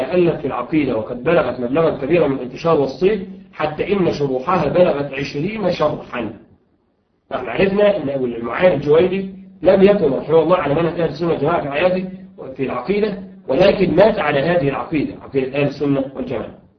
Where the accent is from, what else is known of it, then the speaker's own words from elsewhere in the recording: Egypt; المصري نسبة إلى بلدنا مصر